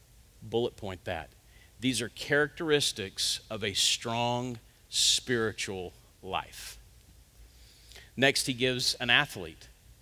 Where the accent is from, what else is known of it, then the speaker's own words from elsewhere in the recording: Texas, United States; I grew up in West Texas, so there were cotton fields everywhere.